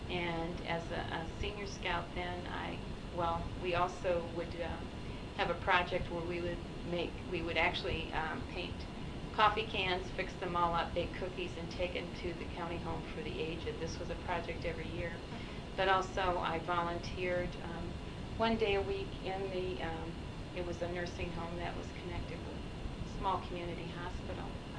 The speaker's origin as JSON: {"language": "English", "town": "Bradford", "region": "Pennsylvania", "country": "United States", "tie": "born or raised there", "also_born_or_lived": "Valley Stream, New York", "said": "I was born in Valley Stream, New York, and my parents moved there when I was a year old to northwestern Pennsylvania, Bradford, Pennsylvania."}